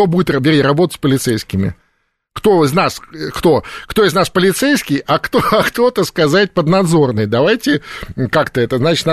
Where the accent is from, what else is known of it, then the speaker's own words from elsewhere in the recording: Belarus; ну, мы белорусы